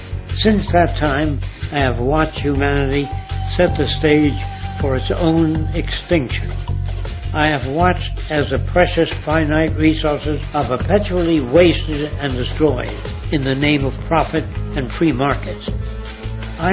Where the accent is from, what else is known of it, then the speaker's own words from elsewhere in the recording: New York City, New York, United States; As a young man growing up in New York City, I refused to pledge allegiance to the flag.